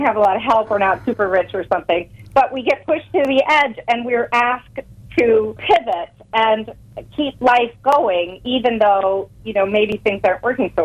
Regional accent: East Coast, United States; because I'm actually from the East Coast originally

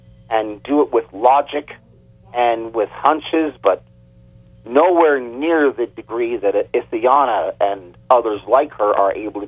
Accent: Canada; Born and raised in Canada, we have a very bureaucratic-oriented culture here.

